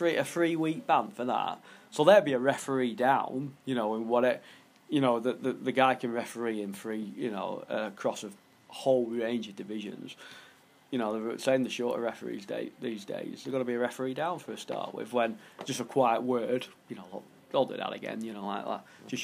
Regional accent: Preston, North West England, United Kingdom; Like, I know the guys from Preston, I'll stand, I'm not just standing up for someone in my hometown or whatever

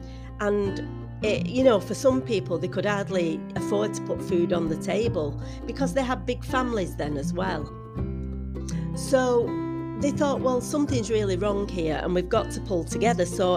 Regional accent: Rochdale, North West England, United Kingdom; Now, the Rochdale Pioneers are known worldwide, and I feel quite privileged because this is my hometown.

